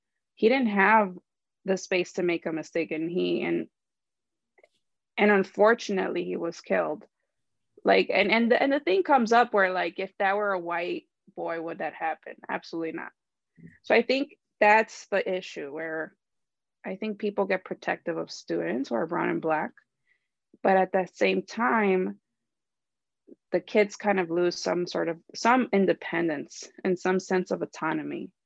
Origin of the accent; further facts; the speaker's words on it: Chicago, Illinois, United States; So I'm from Chicago, born and raised. I moved to Pilsen like in 2012, right after I was doing my undergrad.